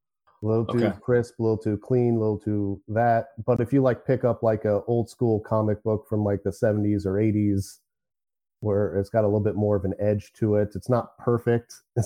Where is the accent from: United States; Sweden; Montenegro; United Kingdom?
United States; New Concord, Ohio; also born or lived in Columbus; So I was born in Columbus, Ohio. But my parents got divorced when I was, I don't know, six, something like that. Let's just say six. So I moved to New Concord, Ohio